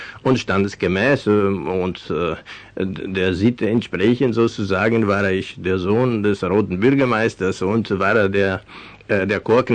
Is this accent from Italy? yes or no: yes; Veneto, Italy; first language Venetian; German is a second language; Meine Muttersprache ist venezianisch und es gibt eine Tradition, auch bei den Venezianern, auch auf Französisch zu sprechen.